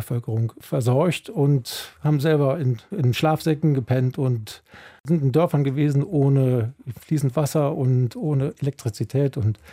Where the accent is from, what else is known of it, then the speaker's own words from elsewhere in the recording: Cologne, North Rhine-Westphalia, Germany; born there; ich bin sogar in Köln-Kalk geboren.